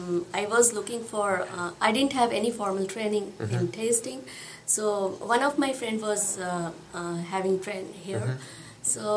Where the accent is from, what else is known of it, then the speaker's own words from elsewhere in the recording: Delhi, India; I'm from Delhi.